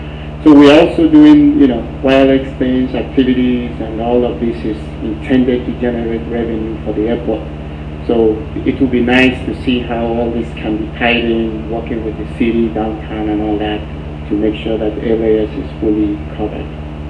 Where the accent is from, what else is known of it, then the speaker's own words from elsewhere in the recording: Oregon, United States; By the way, I'm from Oregon. I went to school in Oregon, Oregon State.